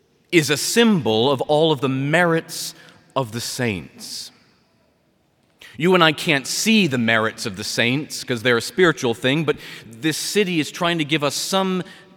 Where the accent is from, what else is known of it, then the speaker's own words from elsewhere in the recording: Massachusetts, United States; I'm from Massachusetts. I'm a parish priest in the western hills of that little tiny state, nowhere near Boston.